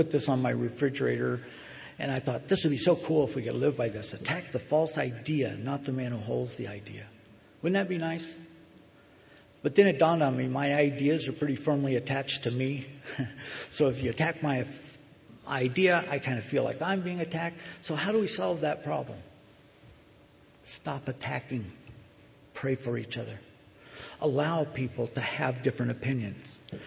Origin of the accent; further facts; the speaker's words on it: United States; born there; Because I was born in America, I had to pray before meals, I had to go to church.